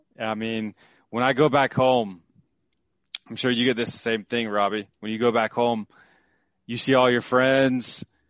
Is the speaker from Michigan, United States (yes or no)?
no; Atlanta, Georgia, United States; also born or lived in San Antonio, Texas / Madrid, Spain; So was born in the States, then lived in Madrid for like 4 years when I was little. And then we moved back to the States. And that's where I grew up, Atlanta, Georgia.